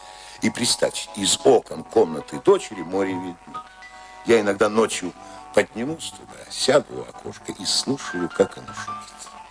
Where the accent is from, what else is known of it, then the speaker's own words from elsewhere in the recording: Saint Petersburg, Russia; Я старый ленинградец.